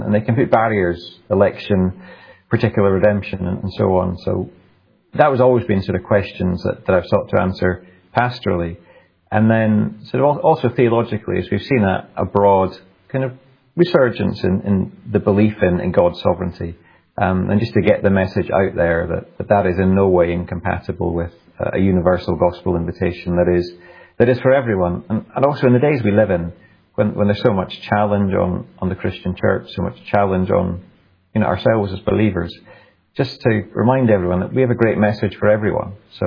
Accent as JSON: {"language": "English", "region": "Scotland", "country": "United Kingdom", "tie": "born or raised there", "said": "in the circles that I grew up in the Highlands of Scotland, where God's sovereignty is rejoiced"}